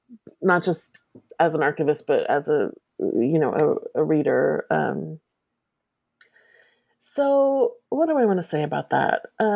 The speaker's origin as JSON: {"language": "English", "region": "New Jersey", "country": "United States", "tie": "born or raised there", "said": "I grew up in Southern New Jersey."}